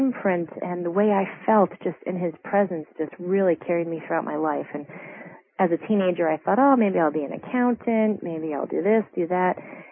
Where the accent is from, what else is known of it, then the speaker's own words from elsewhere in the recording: Hamden, Connecticut, United States; I grew up in Connecticut in Hamden, New Haven area